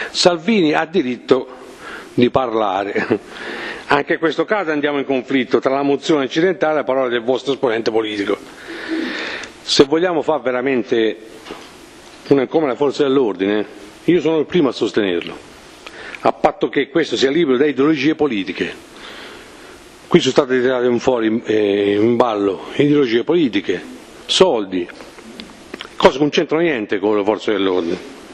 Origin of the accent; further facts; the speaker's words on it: Southern Italy, Italy; Quindi queste cose io le ho vissute, come terrone.